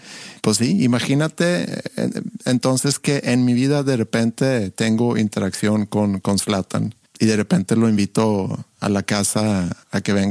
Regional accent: Sweden; now in Monterrey, Mexico; yo soy sueco, vivo aquí en Monterrey.

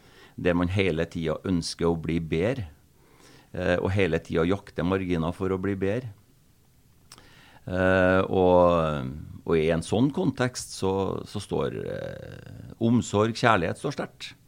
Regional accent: Trøndelag, Norway; jeg som har vokst opp I Trønders fotball, som trønder selv, og som kjenner det trønderske lynnet

